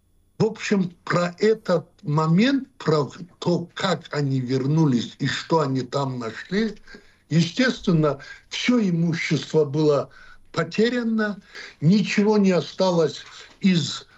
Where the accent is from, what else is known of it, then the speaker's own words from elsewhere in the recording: North Caucasus, Russia; мы, кавказцы, у нас не было обращения друг к другу на «вы»